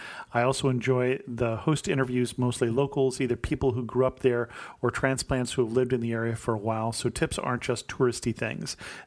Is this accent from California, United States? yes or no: yes; California, United States; I was doing blogging for 15 years before I started a blog about my home state of California.